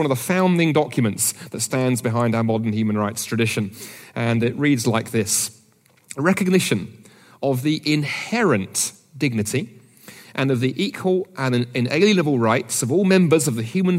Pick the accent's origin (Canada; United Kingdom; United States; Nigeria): United Kingdom; because I'm British